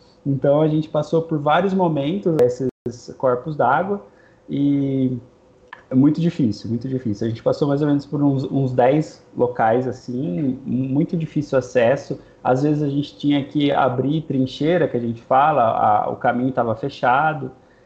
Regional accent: São Paulo, Brazil; nós somos do interior de São Paulo

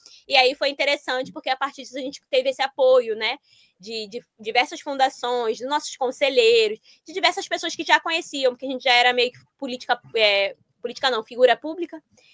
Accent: Caxias, Maranhão, Brazil; now in São Luís, Brazil; que eu tô em São Luís do Maranhão, lá em Caxias, minha terra.

